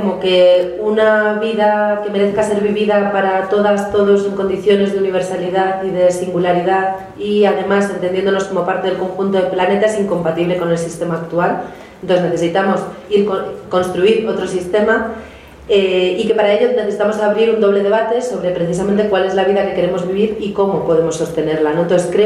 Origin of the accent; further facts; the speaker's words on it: Basque Country, Spain; de donde yo vengo, en una zona en Euskadi, han puesto en marcha